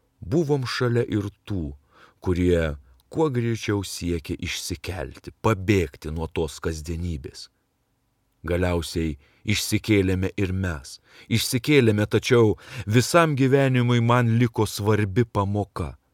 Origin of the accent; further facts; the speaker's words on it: Panevėžys, Panevėžys County, Lithuania; moved away; Taip, išvažiavau iš Panevėžio, tačiau išsivežiau jį kartu su savimi kaip neišdildomą įspaudą savo sieloje, išsivežiau tikėjimą ir pasitikėjimą.